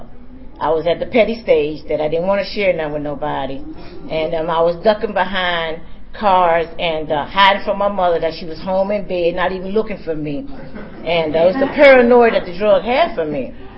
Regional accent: Maryland, United States; I'm from Central Maryland area.

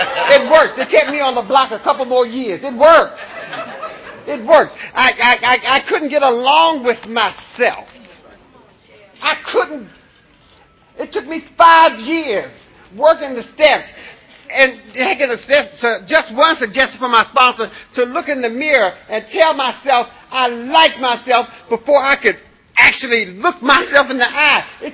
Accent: Ohio, United States; I came from Ohio and went to D.C.

